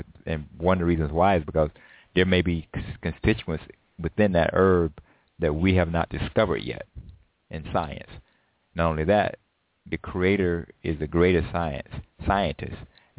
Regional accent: Georgia, United States; When I was a boy, I can remember there being pear trees, and growing up in Georgia, in the area, and we just get them and pick them and eat them.

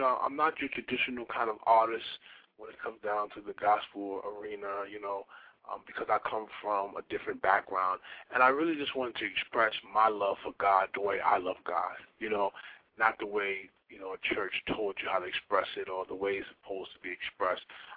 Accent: New York City, New York, United States; You know, I'm from Bronx, New York City. You know, we grew up in a poverty state of mind.

